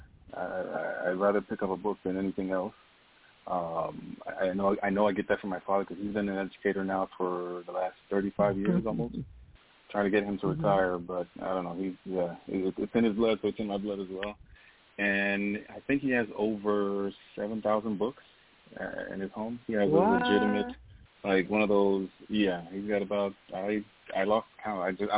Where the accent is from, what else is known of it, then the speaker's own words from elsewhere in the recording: Haiti; The first one is just about me in Haiti and the different experiences that I had in Haiti and growing up in Haiti